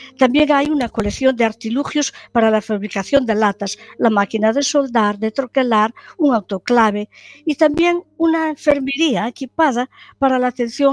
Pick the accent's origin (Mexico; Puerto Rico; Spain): Spain; Galicia; Yo que soy de Puerto de Mar, pues de Puerto de Mar, en concreto de la ría de Muros y Noia